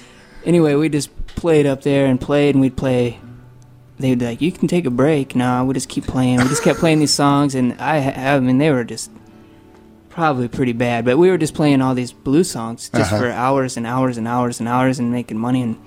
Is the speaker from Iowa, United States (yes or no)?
yes; Iowa City, Iowa, United States; was growing up in Iowa City, and then was kind of, suffocating a little bit and just trying to find a voice and whatnot.